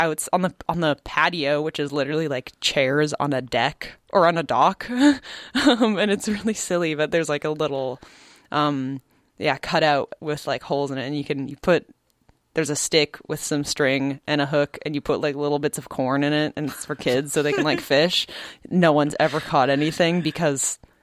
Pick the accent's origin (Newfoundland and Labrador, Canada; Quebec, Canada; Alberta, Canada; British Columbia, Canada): British Columbia, Canada; Nanaimo; I grew up on Pirate's Lane because Nanaimo had a pirate-obsessed mayor.